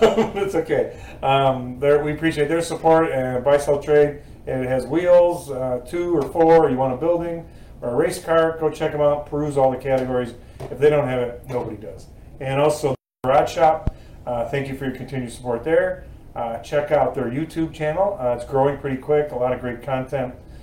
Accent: Akron, New York, United States; Marilyn from Akron, New York, my hometown, which you know where that is.

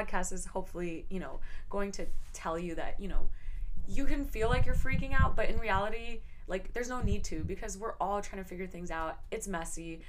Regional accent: New York, United States; I'm from New York, from Queens.

